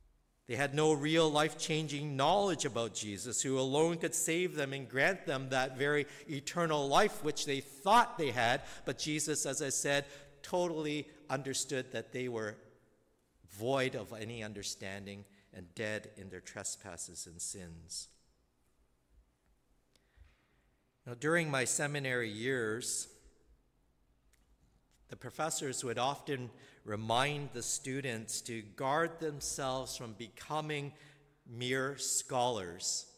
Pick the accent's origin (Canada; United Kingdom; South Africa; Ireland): Canada; now in United States; I was one of them, being Canadian.